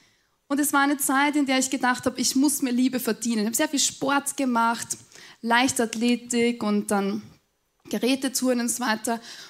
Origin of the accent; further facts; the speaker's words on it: Upper Austria, Austria; Ich bin aufgewachsen am Land in Oberösterreich und hineingeboren in eine, ich würde sagen mal, traditionell katholische Familie.